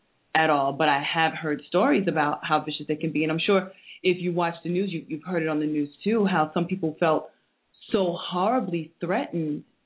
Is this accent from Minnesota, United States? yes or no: no; New York City, New York, United States; No, I'm from Hell's Kitchen.